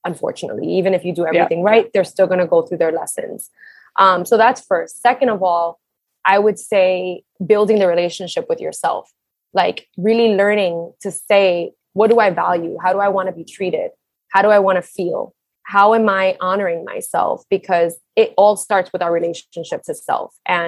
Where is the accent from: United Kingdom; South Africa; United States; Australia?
United States; Brooklyn, New York; I grew up in Brooklyn and at the time I was living in Queens.